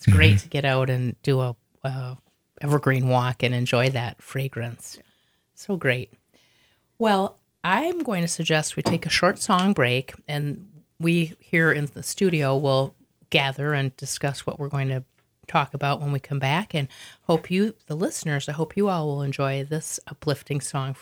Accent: Minnesota, United States; now in Idaho, United States; I'm from Minnesota, and my bachelor's degree is in landscape architecture, but the trees are not the same here, and I had to learn my trees again and other plants.

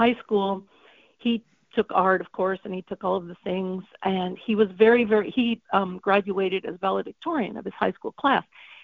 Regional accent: Colfax, Washington, United States; I grew up in the Palouse.

